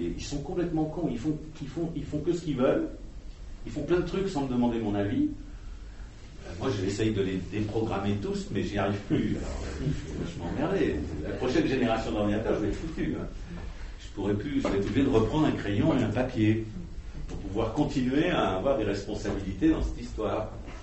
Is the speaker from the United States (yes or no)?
yes; United States; French is a second language; now in France; Cellulaire en anglais, je suis américain.